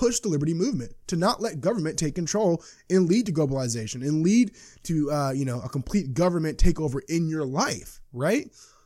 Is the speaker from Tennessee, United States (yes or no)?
yes; Clarksville, Tennessee, United States; I went home back to my hometown in Clarksville, Tennessee, just to visit my family